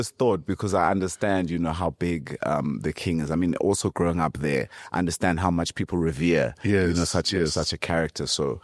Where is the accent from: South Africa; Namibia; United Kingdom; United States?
South Africa; Pangeni; born there; I was born in Pangeni.